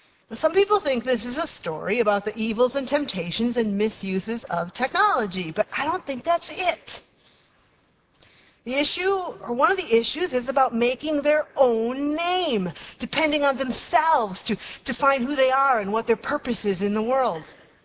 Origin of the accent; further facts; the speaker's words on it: United States; As an American, I have to admit to a strange feeling of disappointment